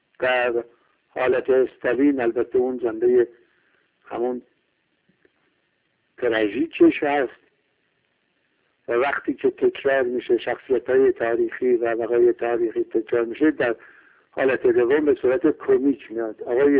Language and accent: Persian; Iran; قریب به اتفاق 70 میلیون ایرانی وطنشون رو دوست دارم و وطنشون ایران هست